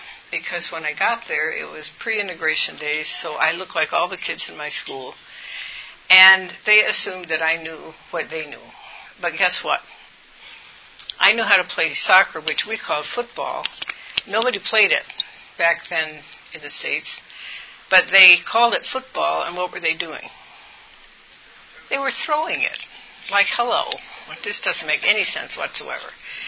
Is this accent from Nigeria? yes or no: yes; Nigeria; So when I was born and raised in Nigeria, I loved my life.